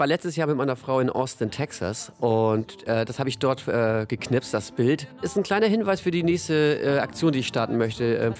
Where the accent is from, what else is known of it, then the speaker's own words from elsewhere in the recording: Wilster, Schleswig-Holstein, Germany; Ich bin in Wilster geboren, in dem Örtchen, und bin da auch groß geworden, in der Wilster Marsch.